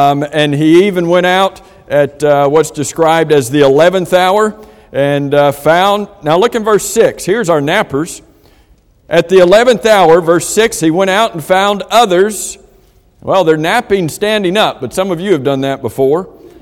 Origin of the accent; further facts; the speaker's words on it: Florida, United States; We don't have vineyards down here. I grew up in South Florida. I didn't have a clue what a vineyard was.